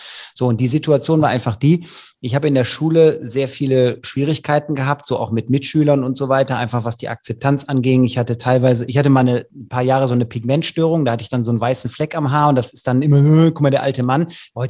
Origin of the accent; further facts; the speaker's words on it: Leverkusen, North Rhine-Westphalia, Germany; Ich komme ja aus Leverkusen